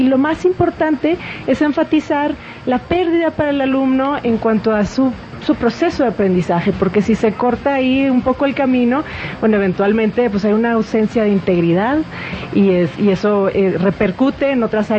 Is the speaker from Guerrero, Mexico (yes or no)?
no; Monterrey, Nuevo León, Mexico; born there; now in Mexico City, Mexico; del norte de México en realidad, porque bueno, yo nací en Monterrey, de ahí viene el acento, pero radico en la Ciudad de México actualmente.